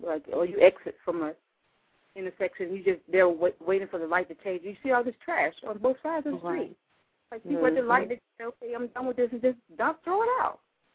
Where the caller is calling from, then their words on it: Ellenwood, Georgia, United States; I'm calling from Ellenwood, Georgia.